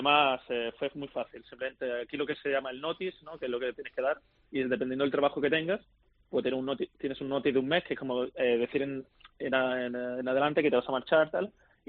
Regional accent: Málaga, Andalusia, Spain; Yo soy de Málaga, del norte del sur de España, perdón

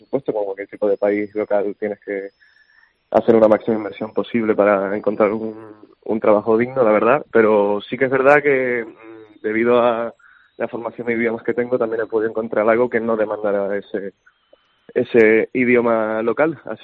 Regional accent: Spain; como los tres personas que vivimos en casa somos españoles y vamos para España que de vez en cuando

